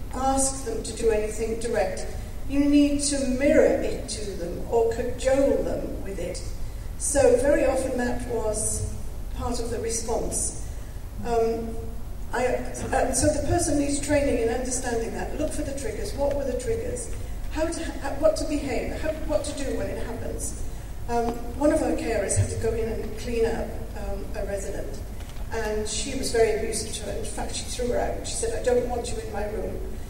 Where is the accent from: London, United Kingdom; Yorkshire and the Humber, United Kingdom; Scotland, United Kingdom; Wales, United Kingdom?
Wales, United Kingdom; because I'm Welsh and I don't have that kind of cut glass accent.